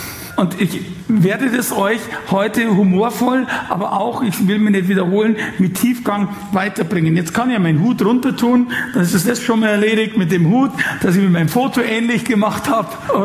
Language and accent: German; Munich, Bavaria, Germany; Ich sage, ich bin nicht Deutsch, ich bin aus München, okay.